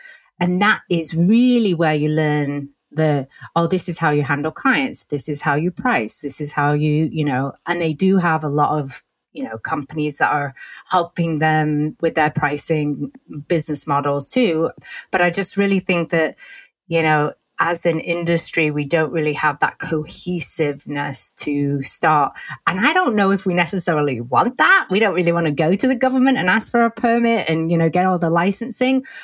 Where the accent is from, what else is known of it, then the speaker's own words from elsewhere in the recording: England, United Kingdom; And I'm originally from England